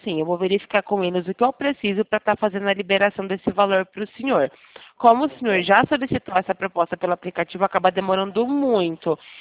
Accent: Campinas, São Paulo, Brazil; do interior de São Paulo, sou de Campinas

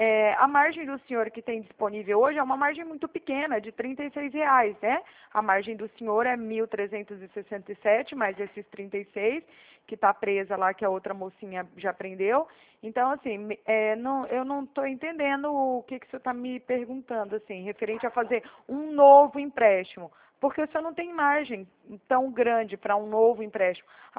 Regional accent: Uberaba, Minas Gerais, Brazil; now in Araraquara, Brazil; Não, eu sou aqui de Araraquara. Na verdade, o meu DDD 34, que eu sou de Uberaba, né? E aí eu mudei pra cá, pra Araraquara, eu tô trabalhando aqui.

